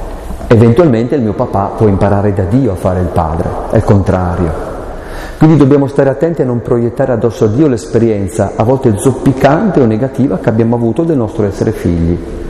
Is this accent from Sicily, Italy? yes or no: no; Aosta Valley, Italy; io sono contento in quanto valdostano